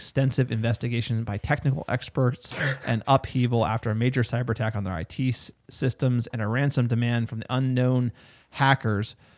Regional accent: New Jersey, United States; Sir, we grew up in New Jersey. Is anyone from New Jersey brief?

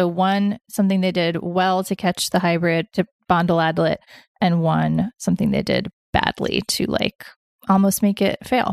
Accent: the South, United States; As a Southerner, I'll allow it.

